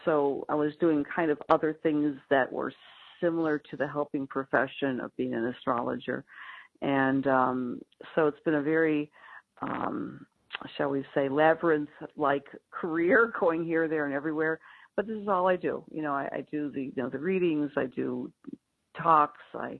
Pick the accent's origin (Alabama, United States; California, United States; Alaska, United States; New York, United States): New York, United States; Buffalo; So, and I, again, I'm from Buffalo, New York. Buffalo's an interesting town because you just might think rust bucket and snow